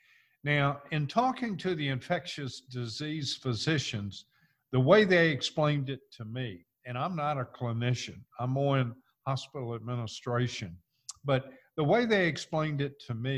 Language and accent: English; Virginia, United States; accent: crazy; also born or lived in Georgia; I was born and raised in Virginia, lived in Georgia, so I have a crazy accent.